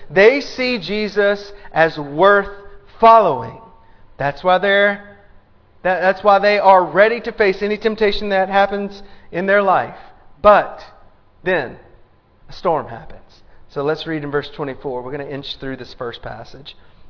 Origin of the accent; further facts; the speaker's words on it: Louisiana, United States; moved away; I came from Louisiana. Louisiana is below sea level, if you don't know.